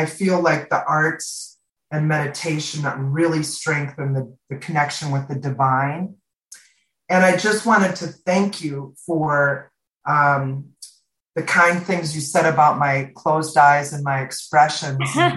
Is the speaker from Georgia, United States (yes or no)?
no; Minnesota, United States; also born or lived in Arizona; now in Cottonwood, United States; I've spent most of my life in Arizona. I'm originally from Minnesota, but I really miss trees and water and that I relax more around trees and water.